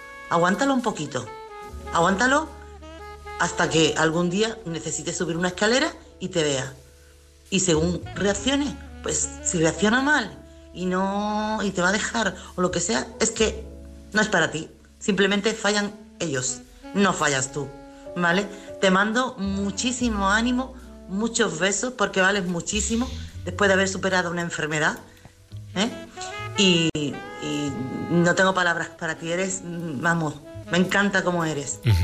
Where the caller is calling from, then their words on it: Chiclana de la Frontera, Andalusia, Spain; corresponsal de Chiclana.